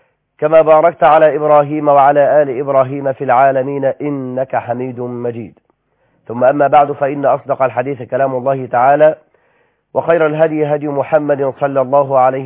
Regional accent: Egypt; إلى بلدنا مصر

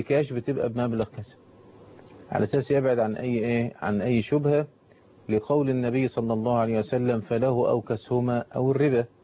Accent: Egypt; احنا طبعا كمصريين

